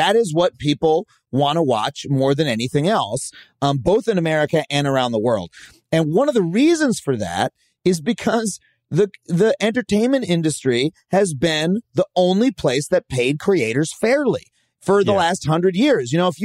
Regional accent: United States; it's awesome as an American, you know, someone who grew up, you know, trading VHS tapes of anime

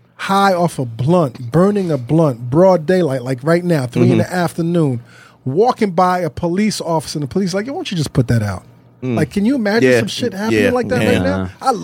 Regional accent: Albany, New York, United States; I grew up around Albany.

